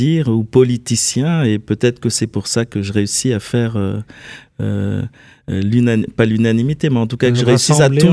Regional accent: Clichy-sous-Bois, Île-de-France, France; also born or lived in Paris; Alors, je suis né à Paris. Je suis né à Paris dans le 13e. Et ensuite, mes parents sont allés habiter dans le 93 à Clichy-sous-Bois.

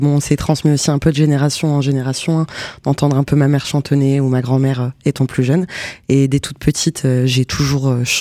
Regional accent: Nancy, Grand Est, France; hein, je suis originaire de Nancy, j'ai 29 ans

